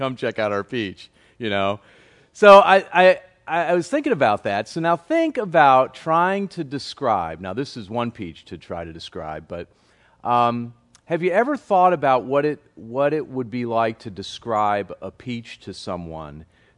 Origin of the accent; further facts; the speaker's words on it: Connecticut, United States; which growing up in Connecticut, I don't know if it's a North thing or not